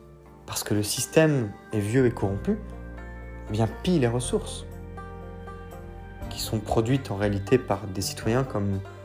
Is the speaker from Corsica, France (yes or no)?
no; Brittany, France; je vais me baser sur les Bretons, la Bretagne, puisque je suis originaire de Bretagne